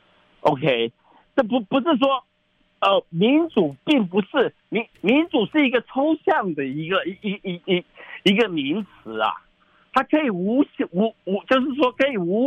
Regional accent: United States

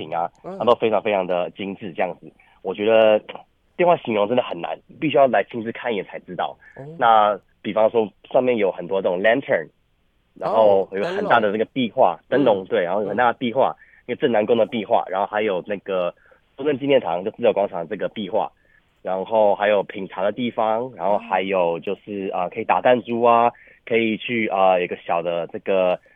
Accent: Taiwan; 那想家的过程中，当然我们身为台湾人免不了吃

